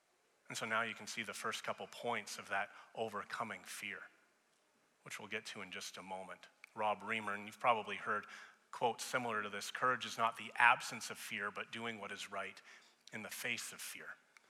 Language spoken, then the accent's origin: English; Edmonton, Alberta, Canada; I'm born and raised in Edmonton. I left for the entirety of my 20s to go to school and such. But I love Edmonton.